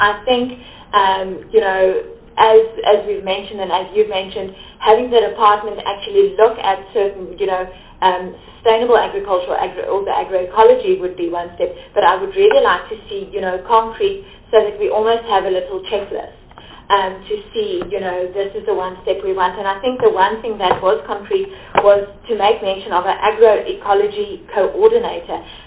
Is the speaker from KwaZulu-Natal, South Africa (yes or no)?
no; Free State, South Africa; I'm from the Free State, so I'm from UOF, the University of the Free State